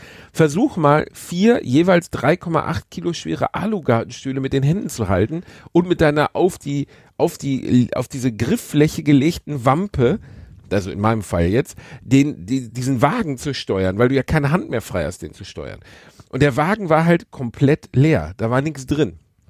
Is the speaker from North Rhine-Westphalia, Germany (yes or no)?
yes; North Rhine-Westphalia, Germany; Wir sind im Ruhrpott aufgewachsen.